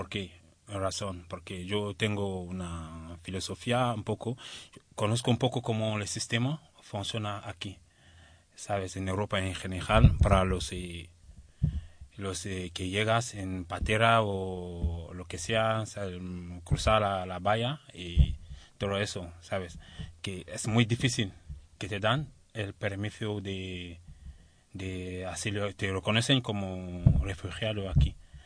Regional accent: Cameroon; Spanish is a second language; pero en África eso no se acepta, particularmente en mi país, Camerún

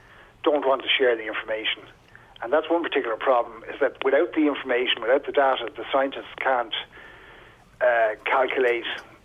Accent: Skerries, Leinster, Ireland; I'm from Skerries, and I remember the harbour in Skerries covered mm. in full of boats.

